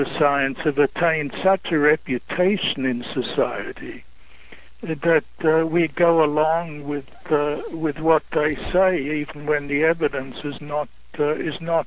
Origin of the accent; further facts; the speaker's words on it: Australia; accent: Australian; also born or lived in Vienna, Austria; Yeah, I was born in Vienna, and we got out in 1939. Shortly after the Germans took over. And I lived in Australia until 1965.